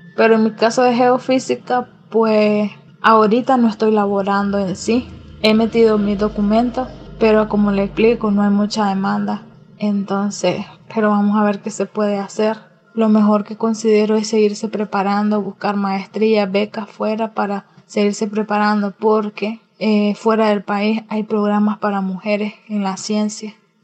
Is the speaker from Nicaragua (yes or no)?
yes; Nicaragua; soy nicaragüense, soy geofísica